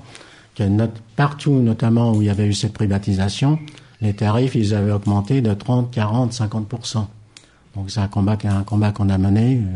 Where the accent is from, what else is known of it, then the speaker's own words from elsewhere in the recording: Île-de-France, France; On mène aussi des combats plus locaux. Par exemple, moi, je suis du Val-de-Marne.